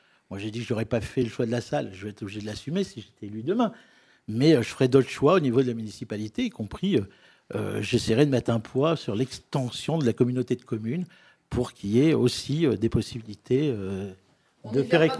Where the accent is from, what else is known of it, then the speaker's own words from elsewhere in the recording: Le Cateau-Cambrésis, Hauts-de-France, France; conseiller général du Cateau-Cambrésis, ma ville natale.